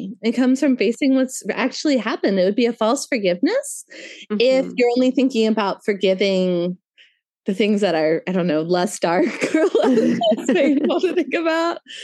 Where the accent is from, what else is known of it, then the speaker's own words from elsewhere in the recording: Georgia, United States; I'm a Southern girl. I'm from Georgia. I am very socialized to be a nice, you know, polite, happy woman.